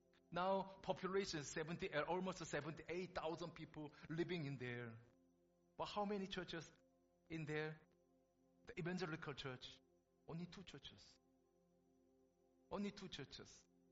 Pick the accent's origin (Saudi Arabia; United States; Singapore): Singapore; So I come from Singapore.